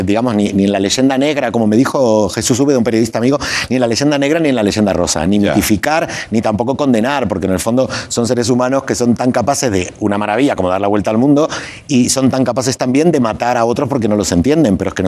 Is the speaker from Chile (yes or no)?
no; Argentina; Yo vengo de Argentina, mis abuelos eran de La Pampa, que no da al mar, pero del sur de La Pampa, que es frontera con lo que es la Patagonia.